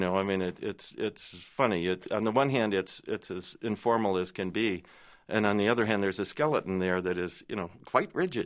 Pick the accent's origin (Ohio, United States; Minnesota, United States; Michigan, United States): Michigan, United States; Detroit; I grew up in Detroit, and every time I return to the city, that feeling that even if the streets are the same, they're new.